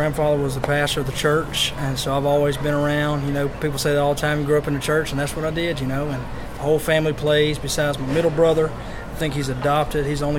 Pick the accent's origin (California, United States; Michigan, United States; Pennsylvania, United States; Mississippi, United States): Mississippi, United States; Cleveland; Yeah, man, so I'm from Cleveland, Mississippi.